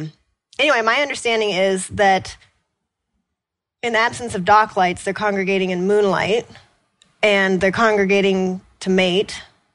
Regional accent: Washington, United States; We grew up doing that in the Puget Sound. It was a birthday party thing in my family.

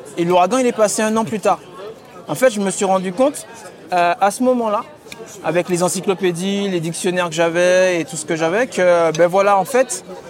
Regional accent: Guadeloupe, France; Alors moi, je suis un Guadeloupéen.

